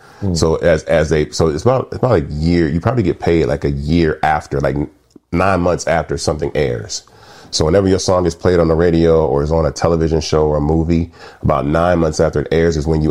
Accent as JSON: {"language": "English", "town": "Atlanta", "region": "Georgia", "country": "United States", "tie": "born or raised there", "also_born_or_lived": "Memphis", "said": "So I was born in Memphis, left Memphis at an early age and moved to Atlanta."}